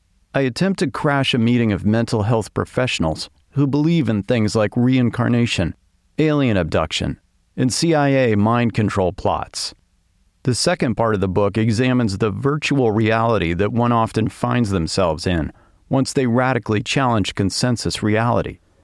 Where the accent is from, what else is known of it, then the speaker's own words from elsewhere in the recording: Pittsburgh, Pennsylvania, United States; You'll also meet the man who killed 11 people in my hometown of Pittsburgh